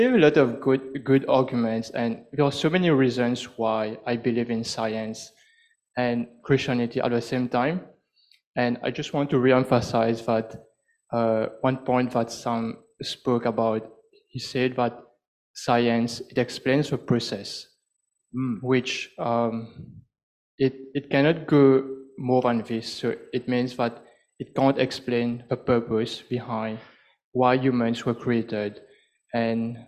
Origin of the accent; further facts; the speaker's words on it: Mauritius; I'm from Mauritius.